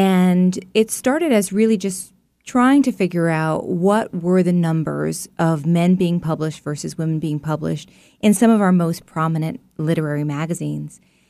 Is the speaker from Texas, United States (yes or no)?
no; Sonoma, California, United States; also born or lived in New York City, United States; Yeah, I left New York City in 2010 and went to my hometown of Sonoma, California, where I have a small writer studio that friends with property have lent me.